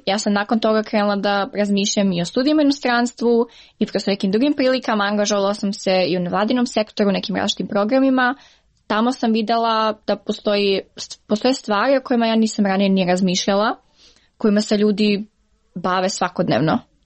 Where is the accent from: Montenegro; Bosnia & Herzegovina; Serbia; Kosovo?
Serbia; Niš, Southern and Eastern Serbia